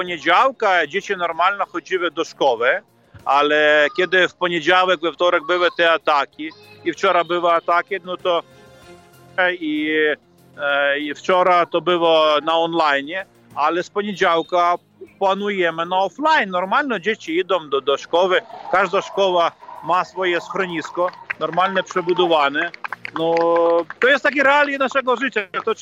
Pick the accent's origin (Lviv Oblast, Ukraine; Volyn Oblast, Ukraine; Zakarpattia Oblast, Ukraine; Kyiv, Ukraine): Lviv Oblast, Ukraine; Lviv; U nas we Lwowie jest to 27 szkół